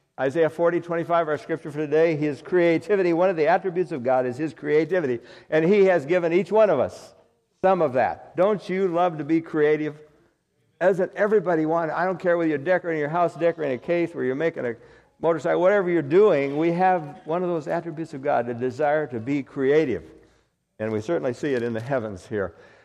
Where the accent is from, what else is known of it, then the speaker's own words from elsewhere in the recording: Minnesota, United States; I was raised in Minnesota, and you walk through the forest in the fall, and it's leaves, inches and inches of leaves.